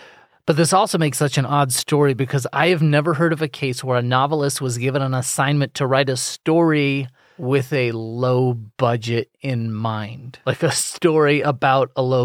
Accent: California, United States; But as a Californian, I often think back on what might have happened

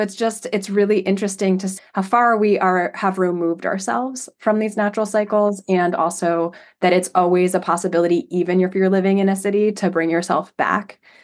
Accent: New York City, New York, United States; I grew up in the New York City area.

